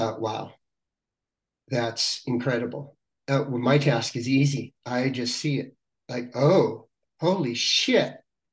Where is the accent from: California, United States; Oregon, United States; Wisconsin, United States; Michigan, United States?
California, United States; Los Angeles; And I grew up in Los Angeles, and I said, Los Angeles, the city of angels